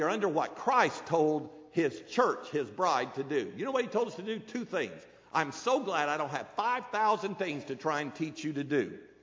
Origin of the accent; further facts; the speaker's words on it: Parris Island, South Carolina, United States; I was raised by a Marine. I was raised on Paris Island. I was raised to be tough.